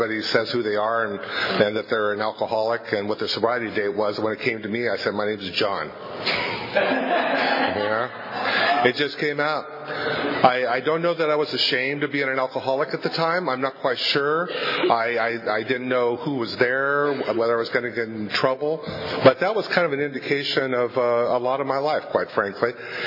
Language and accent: English; Fresno, California, United States; Well, I grew up in Fresno, and I'm Italian, Catholic, grew up in a house out in, you know, about 3 miles west of Rodney Park, exactly, actually.